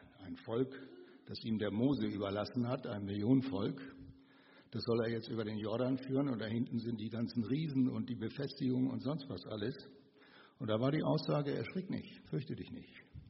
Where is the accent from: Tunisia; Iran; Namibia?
Namibia; moved away; Ich bin ja in Namibia geboren und aufgewachsen.